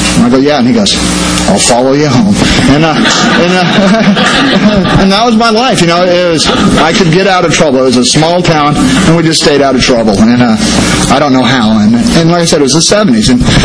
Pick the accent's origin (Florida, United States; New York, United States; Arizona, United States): Arizona, United States; Apache Junction; I joined the Air Force to see the world. I was raised in Apache Junction, Arizona. My first duty station, Davis-Monthan, Tucson, Arizona. 80 miles away, you know.